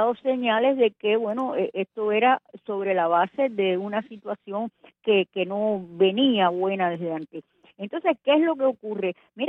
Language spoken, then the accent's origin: Spanish; Cuba; Yo dije, ay, pero ¿para qué si yo vengo de Cuba?